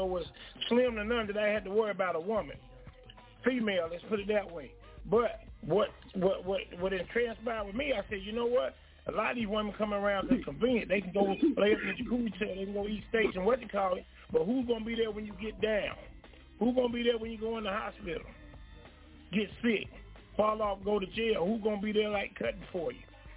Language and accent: English; California, United States; also born or lived in Arkansas; now in Florida, United States; Florida. I grew up in California and in Arkansas. My mom and dad's folks are from Arkansas. I was in Arkansas for 28 years. I just relocated back down to Florida.